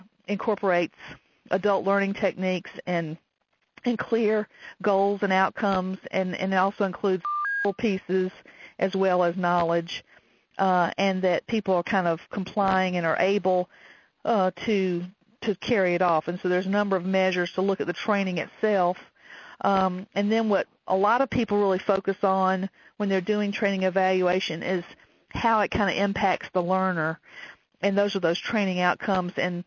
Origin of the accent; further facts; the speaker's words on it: the South, United States; accent: Southern; I'm just so glad that my Southern accent will be recorded and on the web.